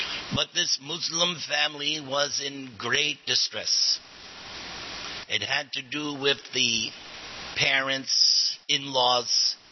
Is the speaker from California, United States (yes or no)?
no; New York, United States; And me being, I figured, hey, I'm from New York. I've seen it all.